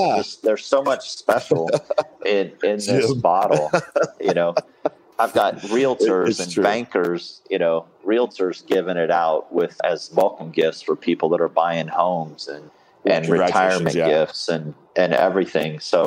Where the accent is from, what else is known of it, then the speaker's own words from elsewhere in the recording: Kansas, United States; I'm more of a sledder. You know, I'm from Kansas, right? So I'm more of a sledder, you know, with a steep hill, that kind of thing.